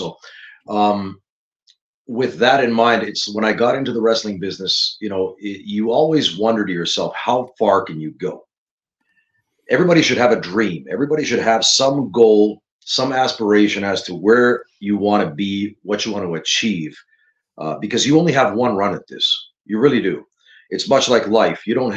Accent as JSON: {"language": "English", "town": "Timmins", "region": "Ontario", "country": "Canada", "tie": "born or raised there", "said": "I was in school back in Ontario and also throughout Canada. So I lived for 23 years in North America. I was born in Timmins, Ontario"}